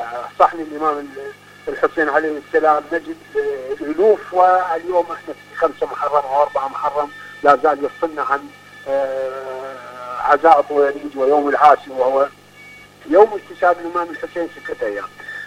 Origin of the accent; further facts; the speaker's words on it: Iraq; احنا عندنا في العراق